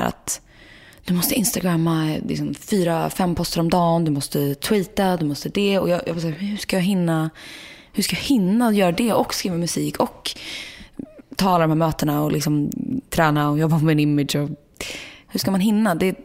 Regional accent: Sweden; Som svensk då, så är det lite den här, jag ska passa på.

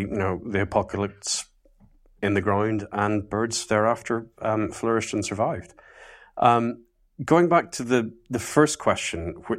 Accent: Ballymena, Northern Ireland, United Kingdom; Whenever I was growing up in Ballymena in the 1990s

